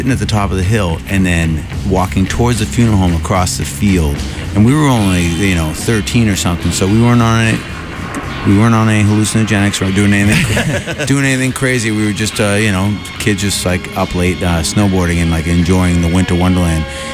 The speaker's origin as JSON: {"language": "English", "town": "Goffstown", "region": "New Hampshire", "country": "United States", "said": "I'm from Goffstown, New Hampshire, and I used to live down the street from a funeral home."}